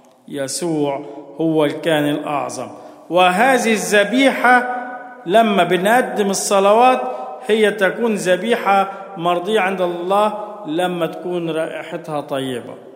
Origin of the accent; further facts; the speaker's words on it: Egypt; وخاصة إحنا كبيئة مصرية